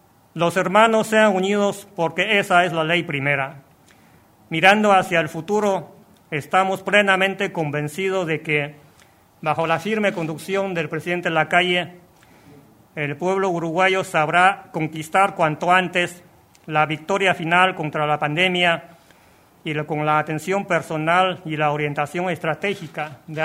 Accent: China; Spanish is a second language; entre socios estratégicos como somos chinos y uruguayos.

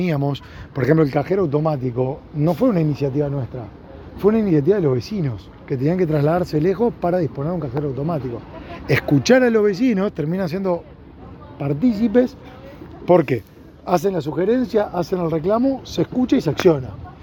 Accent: Uruguay; como uruguayos

